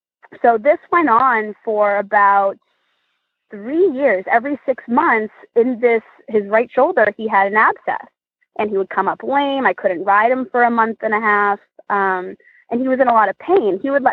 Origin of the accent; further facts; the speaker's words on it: Ashland, Massachusetts, United States; I am from Ashland, Massachusetts.